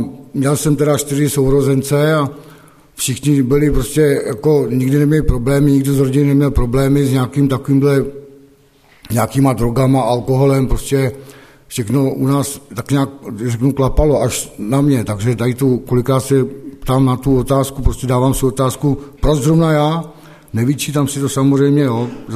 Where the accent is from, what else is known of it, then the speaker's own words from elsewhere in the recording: Karlovy Vary, Karlovy Vary Region, Czechia; born there; also born or lived in Prague; now in Jeseník, Czechia; Já jsem se narodil v Karlových Varech a dlouhá léta jsem žil v Praze, teď žiju v Jeseníku. Je mi, na své straně bylo 50 let